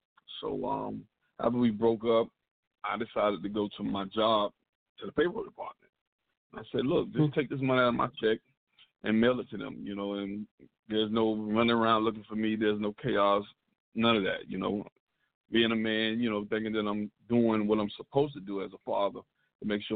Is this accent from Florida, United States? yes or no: yes; Miami, Florida, United States; I'm from Miami, Florida.